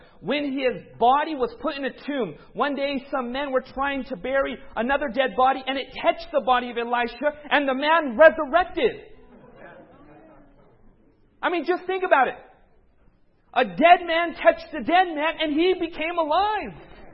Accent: California, United States; born or raised there

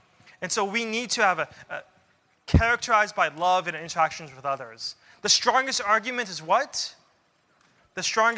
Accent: Florida, United States; I grew up in Florida, but I flew out to California, go to Stanford University.

